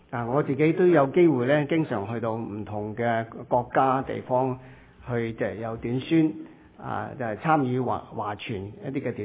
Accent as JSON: {"language": "Cantonese", "country": "China", "said": "大多数我们中国人呢都是好，即是有好多人呢都没有做运动的习惯。"}